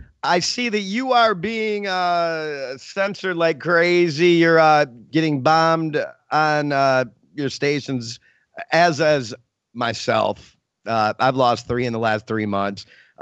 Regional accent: Michigan, United States; Kind of like many of the people in my home state of Michigan

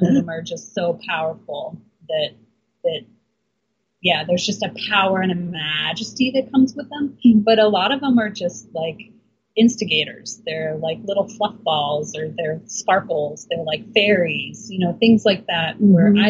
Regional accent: Portland, United States; I'm from Portland.

